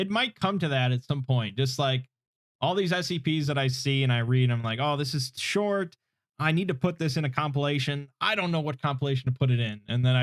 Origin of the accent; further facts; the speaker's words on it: Midwest, United States; Must know if I'm a fellow Midwesterner. Yes, I am. I'm from the Midwest.